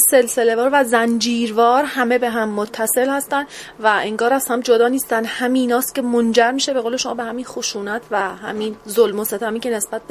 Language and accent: Persian; Iran; شامل حال ما که ایرانی هستیم میشه